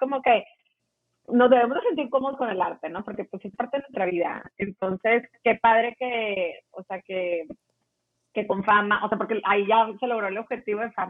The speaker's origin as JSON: {"language": "Spanish", "town": "Monterrey", "region": "Nuevo León", "country": "Mexico", "tie": "born or raised there", "said": "Yo soy de Monterrey. Nací en Monterrey. Me crié en Monterrey, ¿no?"}